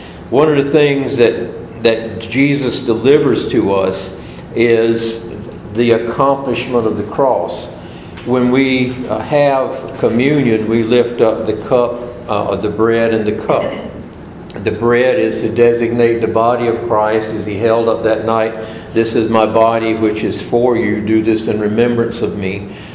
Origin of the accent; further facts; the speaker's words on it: Southern United States, United States; And growing up in the Bible Belt, when pretty much everyone has been in Sunday school